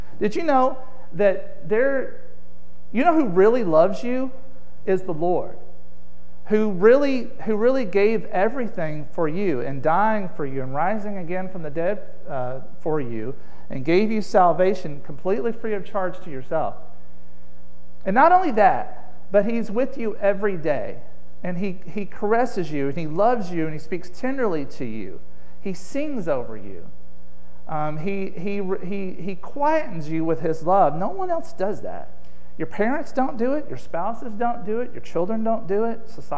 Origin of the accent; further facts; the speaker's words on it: Southern US, United States; I grew up down in the South, and we were holy rollers down there. So I'm not sure what you call it up here.